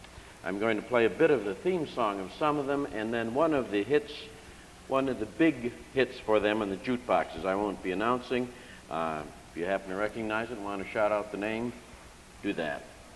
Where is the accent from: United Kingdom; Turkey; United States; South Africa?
United States; Toledo, Ohio; When I was a boy growing up in Toledo, Ohio, Saturday night was the most important night of the week.